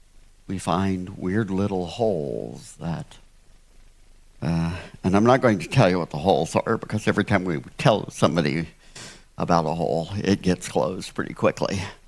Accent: United States; I personally am in on this. I'm an American.

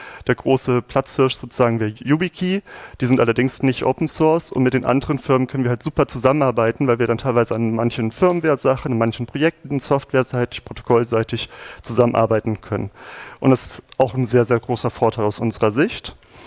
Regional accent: Braunschweig, Lower Saxony, Germany; Ich komme nicht aus Berlin, aber die Firma sitzt in Berlin. Ich komme aus Braunschweig.

